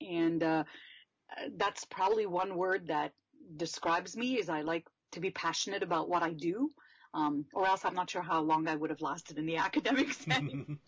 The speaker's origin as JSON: {"language": "English", "town": "Montreal", "region": "Quebec", "country": "Canada", "tie": "born or raised there", "said": "So I basically, most of my life, I've been growing up in Montreal. And so this is where I went to elementary school and high school and university. So most of my upbringing has been here in Montreal."}